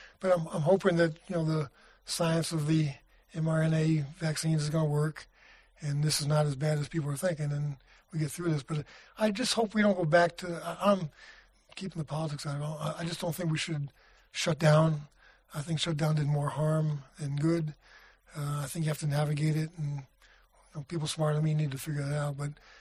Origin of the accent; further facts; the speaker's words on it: New York, United States; or New York City, I grew up in New York, so you're on Fifth Avenue, and it's back bumper to bumper and horns honking